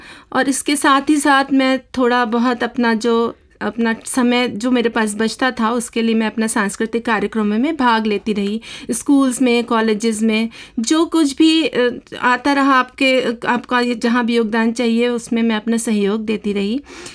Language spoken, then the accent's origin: Hindi; Lucknow, Uttar Pradesh, India; मेरी जो शिक्षा है वो मैं लखनऊ से आती हूँ